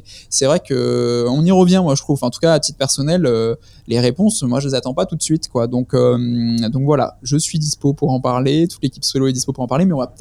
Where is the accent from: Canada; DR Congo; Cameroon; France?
France; en plus on est français, basé à Toulon